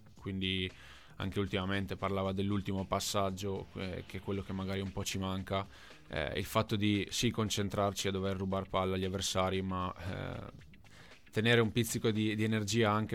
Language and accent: Italian; Fiume Veneto, Friuli-Venezia Giulia, Italy; Sono di Fiume Veneto, in provincia di Pordenone.